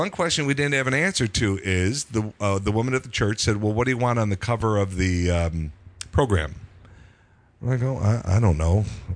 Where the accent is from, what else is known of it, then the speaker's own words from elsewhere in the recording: Chicago, Illinois, United States; Chicago, yeah. Well, Chicago area.